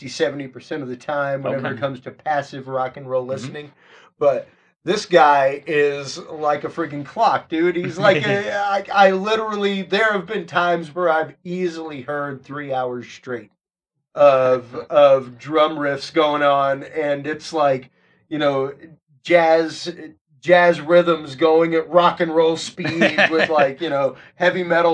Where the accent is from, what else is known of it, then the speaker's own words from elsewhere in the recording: Texas, United States; I'm from Texas, you know, Cajun by blood, but from Texas, and very rooted in Texas blues, Texas rock and roll, things like that.